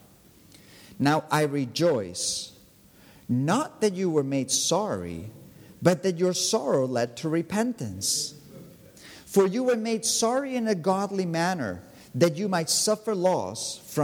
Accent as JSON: {"language": "English", "country": "Spain", "tie": "born or raised there", "said": "And, I was born and raised here in Spain."}